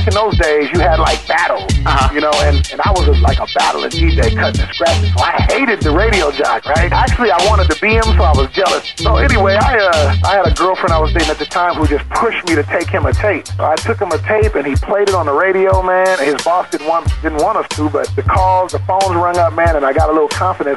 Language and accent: English; Seattle, Washington, United States; Yeah, born and raised in Seattle, man. Out here in the North Cold Northwest.